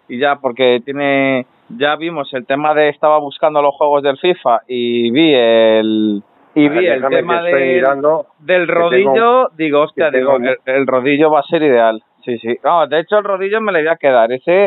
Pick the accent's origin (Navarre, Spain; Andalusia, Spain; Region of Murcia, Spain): Navarre, Spain; Pues yo soy de Navarra.